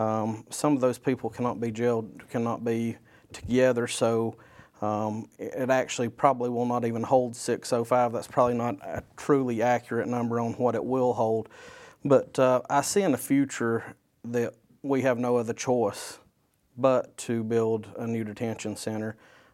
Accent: North Carolina, United States; I was born and raised here in Buncombe County. Graduated from North Buncombe High School.

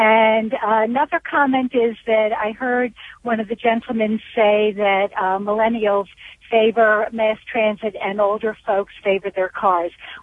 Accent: New York City, New York, United States; My comment is I grew up in New York City, and mass transit is not only a benefit to adults going commuting to work

